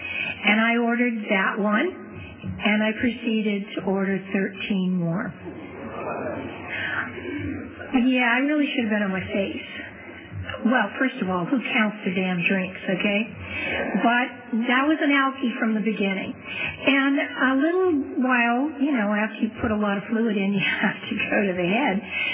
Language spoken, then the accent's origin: English; Clovis, California, United States; also born or lived in Fresno / Alaska; I was born in Fresno, raised in Clovis, so I'm a Valley girl. I'm very proud of that. Well, I was till I moved to Alaska. Then I was far more proud of coming from Alaska.